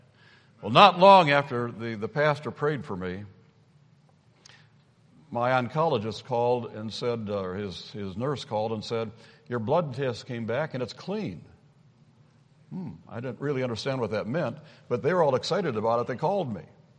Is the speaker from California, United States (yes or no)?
no; Duluth, Minnesota, United States; It just looks like back home. I'm from Duluth, Minnesota. It's the coldest city in the United States